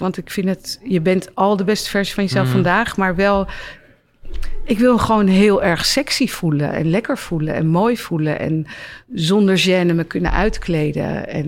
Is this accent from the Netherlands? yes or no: yes; Amsterdam, North Holland, Netherlands; Ik ben opgevoed in Oud-Zuid. Mijn vader is Armeens